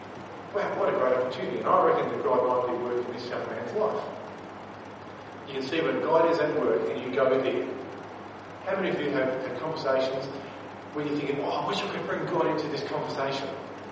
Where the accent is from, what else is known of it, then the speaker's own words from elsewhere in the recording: Mount Claremont, Western Australia, Australia; And I grew up in Mount Claremont